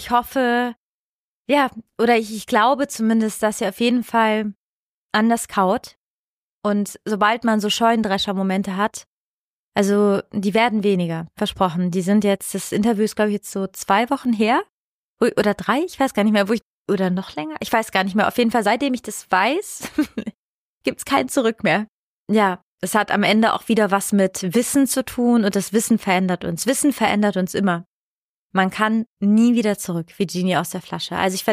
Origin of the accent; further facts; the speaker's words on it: Sardinia, Italy; now in Germany; es gibt Menschen in Sardinien, in Italien, wo ich herkomme